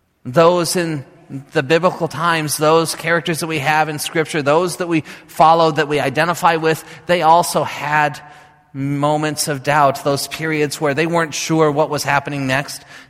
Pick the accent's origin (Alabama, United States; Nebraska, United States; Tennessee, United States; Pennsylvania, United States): Nebraska, United States; now in Minnesota, United States; I've been living here in Minnesota for 8 years now. Prior to that, I was living in Nebraska. I grew up in Nebraska. Most of my life has been spent in Nebraska.